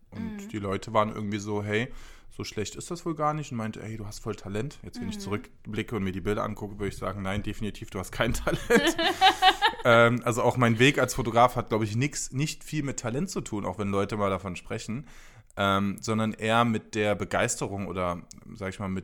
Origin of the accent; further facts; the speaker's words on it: Cologne, North Rhine-Westphalia, Germany; genau, ich bin aus Köln.